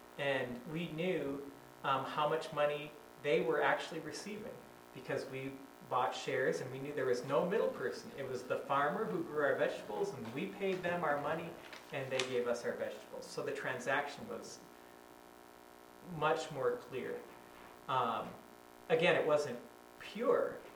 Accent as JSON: {"language": "English", "town": "Washington", "region": "District of Columbia", "country": "United States", "said": "because I'm from Washington, D.C."}